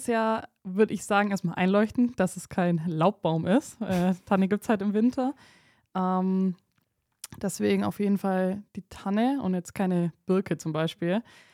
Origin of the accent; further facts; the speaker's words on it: Ulm, Baden-Württemberg, Germany; Ich komme natürlich aus Ulm, das ist ein Schwabengebiet.